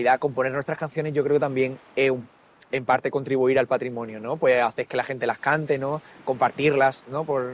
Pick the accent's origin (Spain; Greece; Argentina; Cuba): Spain; Málaga, Andalusia; somos un grupo malagueño que llevamos un par de añitos cantando y somos jóvenes de Málaga, que somos familia muchos de nosotros.